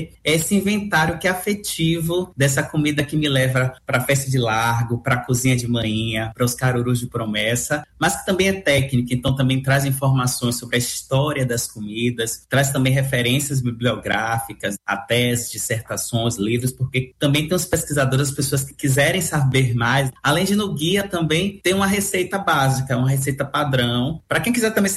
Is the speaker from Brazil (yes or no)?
yes; Salvador, Bahia, Brazil; Eu sou da Cidade Baixa, aqui de Salvador, do bairro do Bonfim. Então, cresci com as festas populares, as festas de largo.